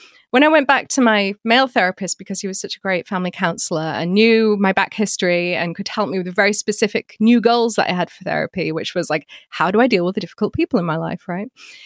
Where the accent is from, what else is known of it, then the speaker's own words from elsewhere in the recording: United Kingdom; I keep harking back to the fact that I'm British